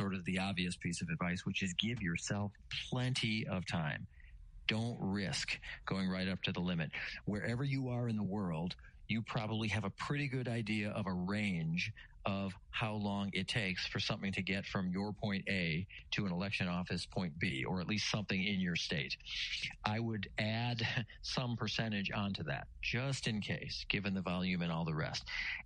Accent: Minnesota, United States; So I'm from Minnesota, and our relationship with our state folks from the U.S. Postal Service has been typically quite good.

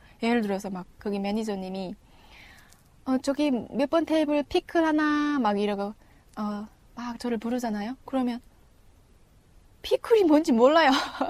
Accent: Chongjin, North Hamgyong, North Korea; now in South Korea; 고향 한경북도 청진이 고향인 청년이죠.

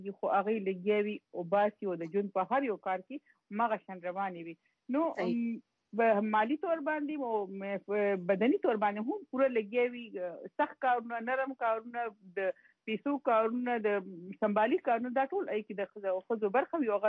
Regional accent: Khost, Afghanistan; د خوست نه یم

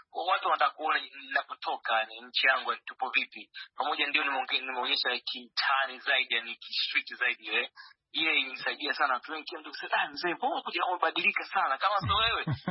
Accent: Tanzania; kama natoka Tanzania

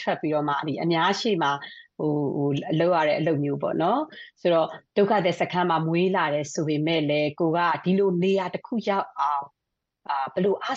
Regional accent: Finland; also born or lived in Thailand-Myanmar border; အသက်7နှစ်ကနေပြီးတော့ဖင်လန်နိုင်ငံမှာနေပြီးတော့မှအဲ့ဒီမှာပဲကြီးပြင်းခဲ့တာပေါ့နော်

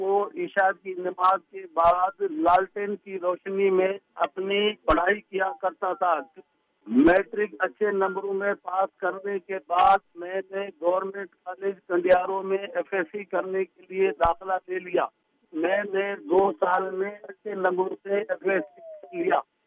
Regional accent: Sindh, Pakistan; میں ضلع نواب شاہ کے چھوٹے سے گاؤں میں 1962 کو پیدا ہوا. مڈل کرنے کے بعد مجھے اپنے گاؤں سے 3 کلومیٹر دور دوسرے گاؤں میں میٹرک کرنے کے لیے آنا جانا پڑتا تھا.

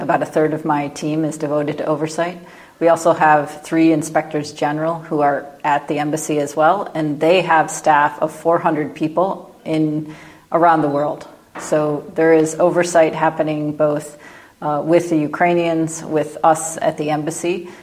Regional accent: Michigan, United States; It includes even vehicles from my home state of Michigan.

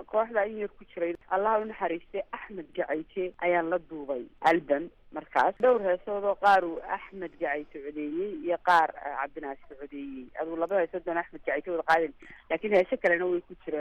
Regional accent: Hargeisa, Woqooyi Galbeed, Somalia; born there; waxaan ku dhashay magaalada Hargeysa

